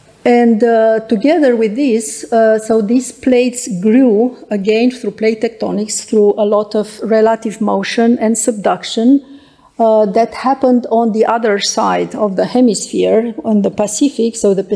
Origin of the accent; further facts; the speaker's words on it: Norway; English is a second language; I come from Norway, and I will take you to a journey through the Arctic.